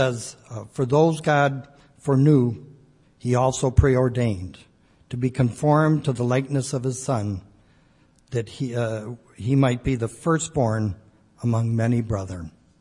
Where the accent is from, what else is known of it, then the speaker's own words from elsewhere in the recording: Arlington Heights, Illinois, United States; And I know the church I grew up in Arlington Heights, at one time had four.